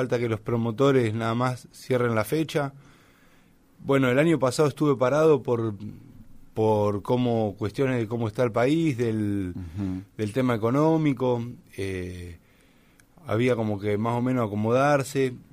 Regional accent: Dolores, Buenos Aires Province, Argentina; moved away as an adult; Tenía que venirme, teníamos que emigrar de Dolores, que es una ciudad chica, teníamos que emigrar a un lugar grande

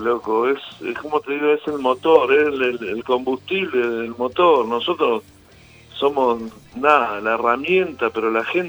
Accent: San Justo, Buenos Aires Province, Argentina; Yo que vengo de un barrio humilde, mis amigos, de la generación, yo soy vecino del Tano Marcello, del Tano Romano, éramos todos ahí los que nos encontramos, donde nuestros ídolos eran los del reloj, porque nosotros íbamos a la Plaza del Cañón, ahí en San Justo

